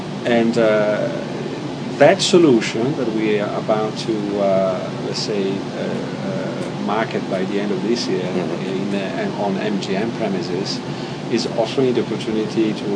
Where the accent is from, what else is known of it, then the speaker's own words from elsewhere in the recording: Boston, Massachusetts, United States; now in Las Vegas, United States; well, I was raised in Boston until a few months ago, then I moved to Las Vegas.